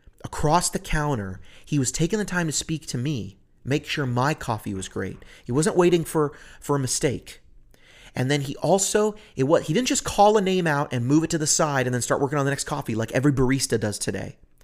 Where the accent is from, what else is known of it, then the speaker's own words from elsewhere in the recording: San Francisco, California, United States; moved away as an adult; now in Nashville, United States; I mean, I grew up in San Francisco. I lived there for 30 years before I moved to Nashville.